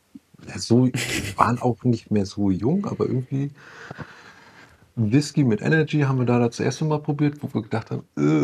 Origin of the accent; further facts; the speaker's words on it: Hamburg, Germany; würde ich jetzt mal als Hamburger sagen